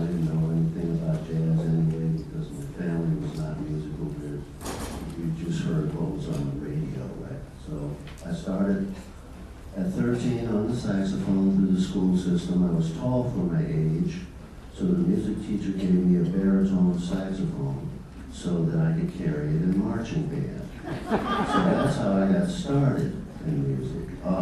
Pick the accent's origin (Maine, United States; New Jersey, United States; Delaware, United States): Delaware, United States; I grew up in Delaware, which is near Philadelphia.